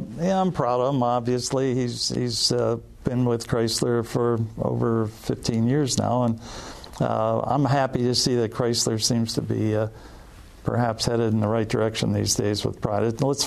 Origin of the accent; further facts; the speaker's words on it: Cleveland, Ohio, United States; born or raised there